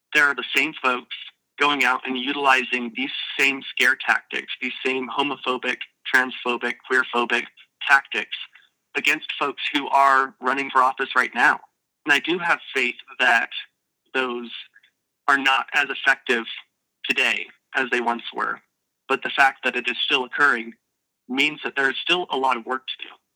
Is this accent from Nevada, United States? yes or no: no; Boise, Idaho, United States; I am from Boise, Idaho